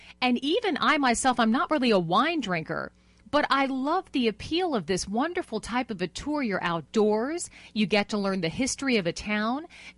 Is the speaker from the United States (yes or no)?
yes; Green Bay, Wisconsin, United States; Now, see, I grew up in Green Bay, Wisconsin, so we always head to the Wisconsin Dells.